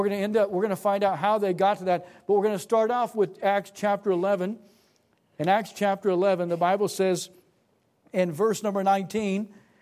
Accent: Nashville, Tennessee, United States; I'm from Nashville, it's 660 miles or so.

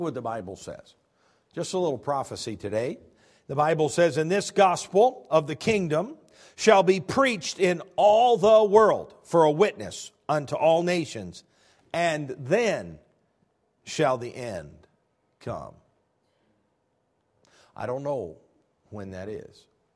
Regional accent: United States; born there; I was born in America.

